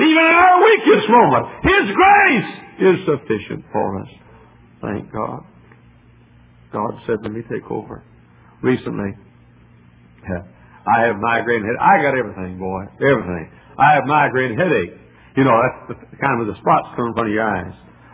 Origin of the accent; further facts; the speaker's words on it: the South, United States; accent: southern; up here in the Northland, all you poor, poor people haven't learned how to talk yet, and with my southern accent.